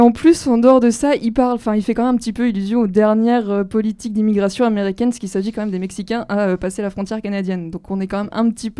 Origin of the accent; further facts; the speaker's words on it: France; Parce qu'on est français, on a tous été un peu biberonnés